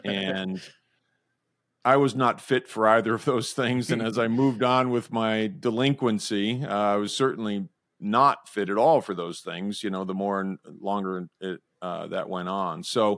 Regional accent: Midwest, United States; I grew up in the Midwest, and I was the son of a my dad was a mechanic

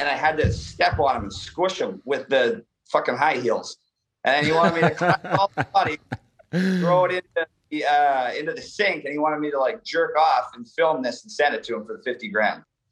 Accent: Canada; now in United States; Yeah, so I'm from Canada. I have properties in the United States, and I live in the United States, but I also live in Playa del Carmen, Mexico.

